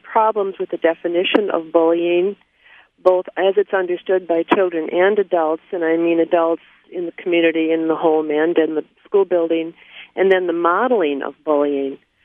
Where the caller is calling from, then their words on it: Appleton, Wisconsin, United States; you said I'm from Appleton, but I don't teach in the Appleton district.